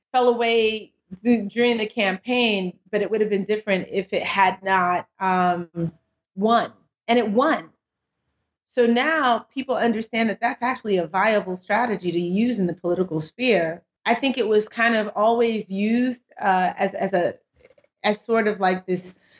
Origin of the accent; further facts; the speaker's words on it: United States; one of the first presidents in my consciousness as an American